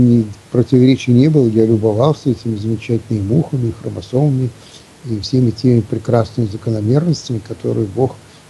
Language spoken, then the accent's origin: Russian; Russia; born there; коль скоро я родился в России, в православной стране, то, наверное, мне и надо идти в православную церковь.